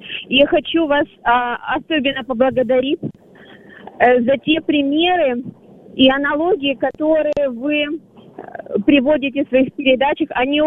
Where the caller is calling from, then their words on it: Sevastopol, Ukraine; Я из Севастополя.